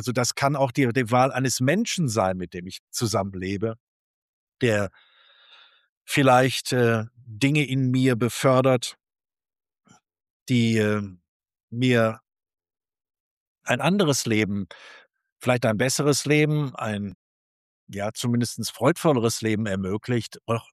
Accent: North Rhine-Westphalia, Germany; in meiner Heimat Nordrhein-Westfalen.

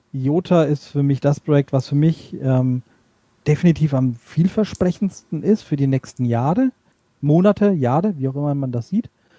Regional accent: Bavaria, Germany; Ich komme aus der Nähe von Würzburg.

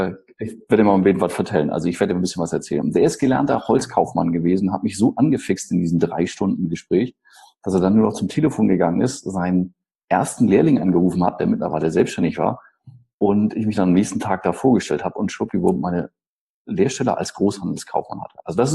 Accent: Bad Malente-Gremsmühlen, Schleswig-Holstein, Germany; also born or lived in Eutin; Auch groß geworden bin ich in Norddeutschland, bei dir um die Ecke im Grunde. Du wohnst ja in Wisch und ich bin geborener Eutiner. Bin dann aufgewachsen in Bad Mahlentegemsmühlen

